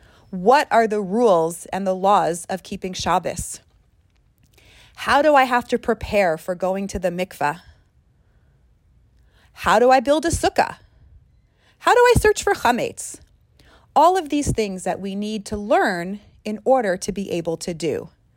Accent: Los Angeles, California, United States; I'm from Los Angeles

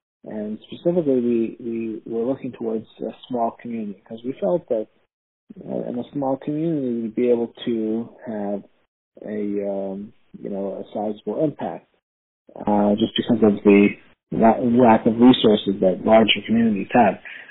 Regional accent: Toronto, Ontario, Canada; now in United States; It's funny because I'm originally from Canada. I'm originally from Toronto.

